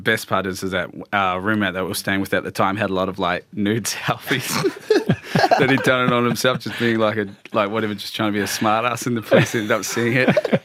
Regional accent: New Zealand; And we're from New Zealand, which is like anywhere you can get to the beach in like an hour.

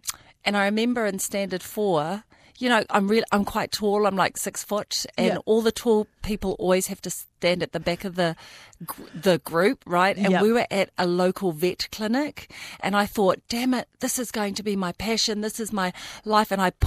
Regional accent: New Zealand; born there; I was born in New Zealand.

